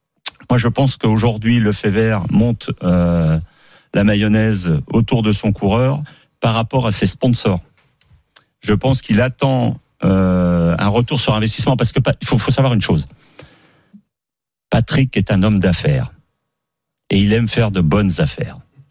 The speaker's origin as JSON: {"language": "French", "country": "Belgium", "said": "on va être la meilleure équipe du monde et on est belge"}